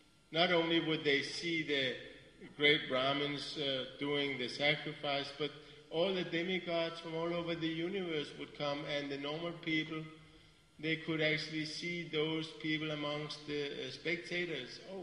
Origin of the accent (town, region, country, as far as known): Copenhagen, Capital Region of Denmark, Denmark